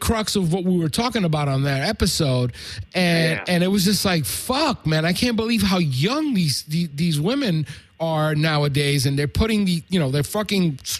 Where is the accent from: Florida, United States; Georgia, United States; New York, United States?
New York, United States; New York City; I grew up in New York City in the 80s with, you know, the evolution of hip hop.